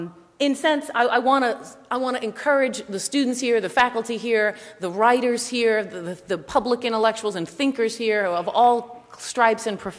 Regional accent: Bronx, New York, United States; I'm from the Bronx. I'm from the Northeast Bronx, Co-op City.

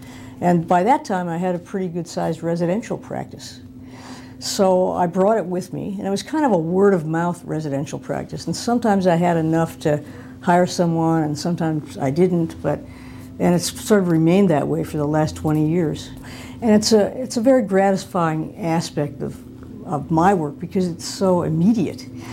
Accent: Detroit, Michigan, United States; I worked one summer while I was still a student at a big architecture firm in my hometown of Detroit

